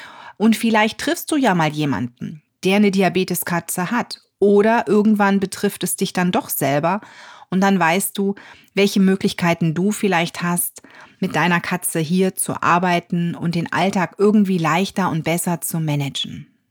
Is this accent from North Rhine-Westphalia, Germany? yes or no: yes; North Rhine-Westphalia, Germany; Ich komme aus der Nähe von Düsseldorf.